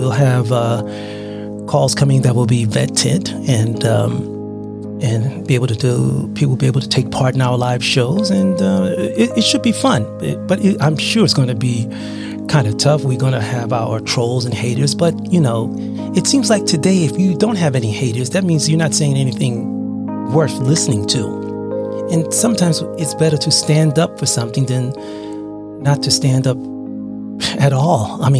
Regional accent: Taipei, Taiwan Province, Taiwan; from Taipei, Taiwan.

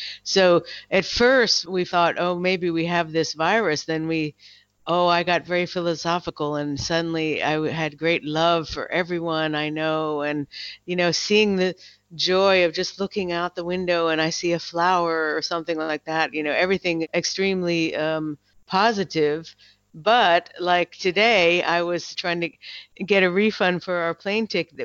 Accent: United States; now in Berlin, Germany; I'm an American living in Berlin. As of February sometime, I got my German citizenship too, so I'm a dual citizen.

